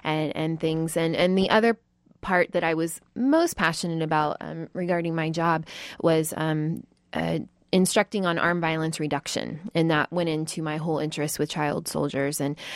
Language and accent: English; Cincinnati, Ohio, United States; So I grew up outside of Cincinnati, Ohio.